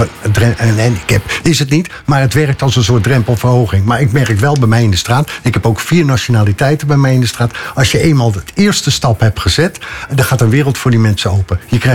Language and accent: Dutch; Holland, Netherlands; Maar de cultuur, de belevingen als Hollander